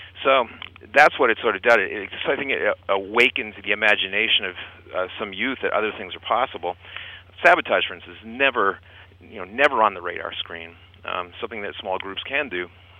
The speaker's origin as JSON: {"language": "English", "town": "Boston", "region": "Massachusetts", "country": "United States", "tie": "born or raised there", "said": "and I know from growing up in Boston myself, anarchist ideas always being under the thumb of lame leftist organizations"}